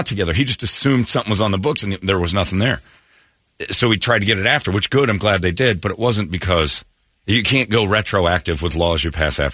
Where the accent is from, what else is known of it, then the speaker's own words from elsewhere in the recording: Mesa, Arizona, United States; You think Mormon girls don't rebel? I grew up in Mesa.